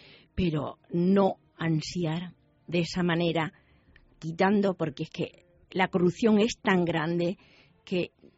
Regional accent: Cáceres, Extremadura, Spain; Soy cacereña y soy de la calle Caleros también, que también es un punto más a mi favor.

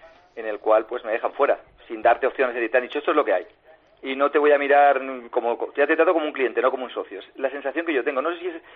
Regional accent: Sant Andreu de Llavaneres, Catalonia, Spain; vengo, soy de San Andrés de Llavaneras, tengo que bajar en coche cada fin de semana

